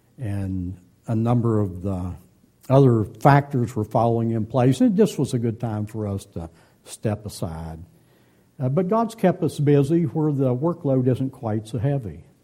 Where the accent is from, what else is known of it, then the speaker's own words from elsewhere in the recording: West Virginia, United States; moved away as an adult; I'm a country boy. I grew up in Boone County, West Virginia, up in the head of a holler.